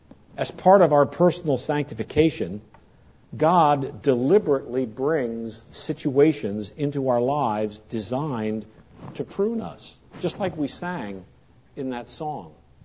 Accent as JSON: {"language": "English", "town": "Trenton", "region": "New Jersey", "country": "United States", "tie": "born or raised there", "said": "The house where I grew up in Trenton, New Jersey, had a cherry tree in the backyard."}